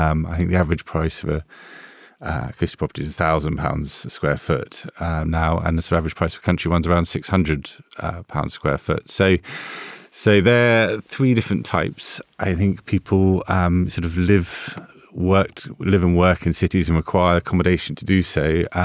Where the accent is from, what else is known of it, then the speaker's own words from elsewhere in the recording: London, United Kingdom; I was born in London. So I'm a sort of Londoner by birth and lived there.